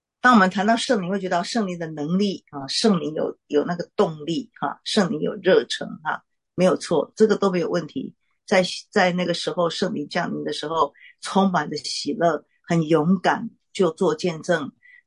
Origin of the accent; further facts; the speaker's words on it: Taiwan; 而且我是台湾人，怎么会从美国？